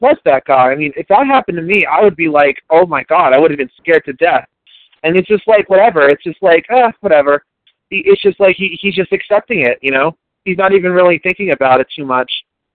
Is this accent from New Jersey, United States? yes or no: yes; New Jersey, United States; I'm from New Jersey over on the East Coast.